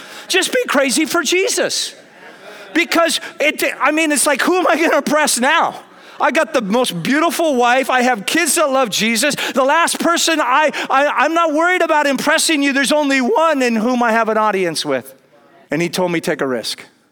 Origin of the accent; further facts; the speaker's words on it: Kodiak, Alaska, United States; When I went to Kodiak, Alaska, I went back to my hometown and I tried to do a crusade in my hometown and we had about 12 people show up.